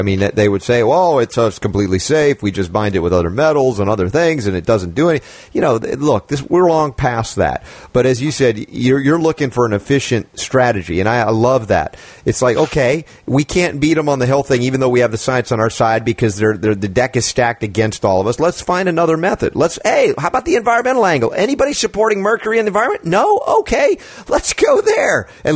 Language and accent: English; United States; because, you know, I'm thinking I'm an American. I like America.